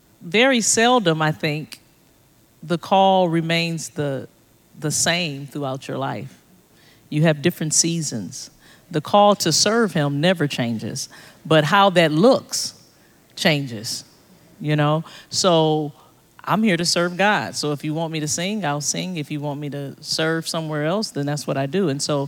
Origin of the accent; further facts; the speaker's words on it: Detroit, Michigan, United States; I grew up in Detroit, Michigan. Are you kidding me? I grew up with … you name it. Motown was there.